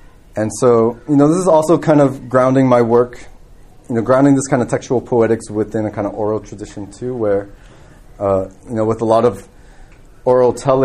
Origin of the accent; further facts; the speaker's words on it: Guam; at least when I was growing up on Guam, you know, we didn't have any Chamorro language or history or culture taught in the schools